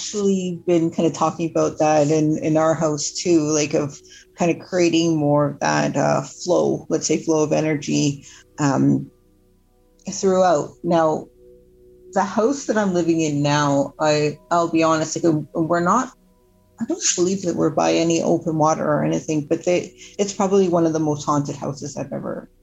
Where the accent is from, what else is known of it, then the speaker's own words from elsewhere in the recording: Vancouver, British Columbia, Canada; I grew up in Vancouver, BC. We have a lot of rain.